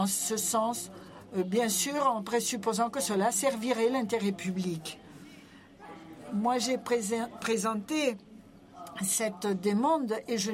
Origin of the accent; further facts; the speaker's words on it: Peru; je viens du Pérou.